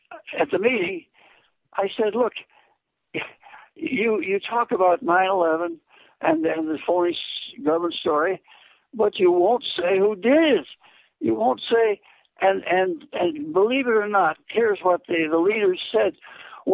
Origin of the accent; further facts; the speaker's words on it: United States; is it anti-Semitic for me as an American to resent the fact that this one powerful minority, got us into a war that has been disastrous for us?